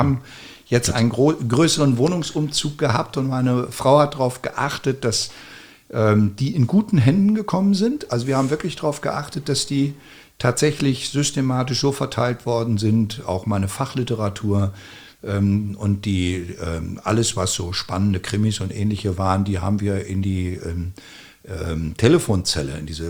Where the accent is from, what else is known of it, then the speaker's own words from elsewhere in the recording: West Germany, Germany; weil ich als Westdeutscher immer im kleinen Grenzverkehr nach Salzwedel gefahren bin